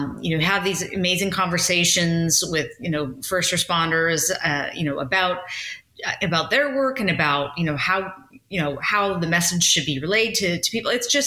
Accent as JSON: {"language": "English", "town": "Vancouver", "region": "British Columbia", "country": "Canada", "said": "I started in Canada. I'm Canadian. I started in Vancouver, BC, first of all. Went to journalism school out there"}